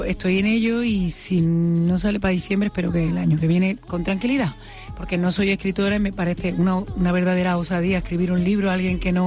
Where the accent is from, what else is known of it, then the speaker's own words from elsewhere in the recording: Granada, Andalusia, Spain; Almanjayar está inspirada en esa historia que estoy escribiendo en ese libro, que es de donde vengo